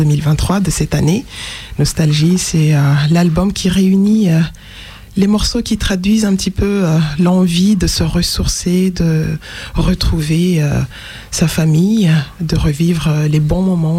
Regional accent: Madagascar; first language Sakalava; French is a second language; j'écris en Sakalav, c'est un dialecte percutant du sud-ouest de Madagascar. C'est ma langue natale, on va dire.

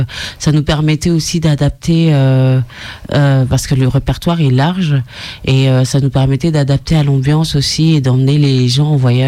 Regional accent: Transylvania, Romania; also born or lived in Congo; J'ai grandi en Transylvanie.

